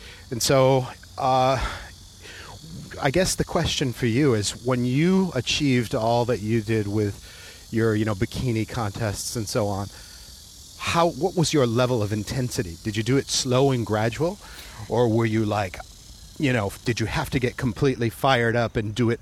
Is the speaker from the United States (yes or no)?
yes; Massachusetts, United States; And you know what happens is kind of like my hometown region of New England.